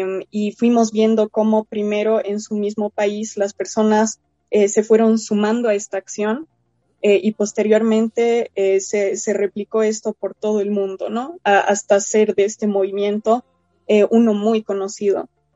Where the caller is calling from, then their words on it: La Paz, Bolivia; tengo 17 años, yo les hablo desde La Paz